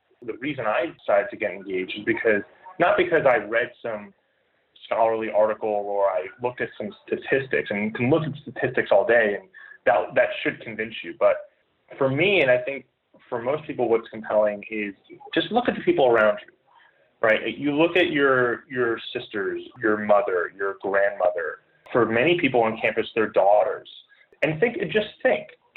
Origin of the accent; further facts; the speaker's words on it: New Jersey, United States; I grew up in New Jersey, went to undergraduate at Johns Hopkins University in Baltimore, worked for several years in Washington, D.C. doing management consulting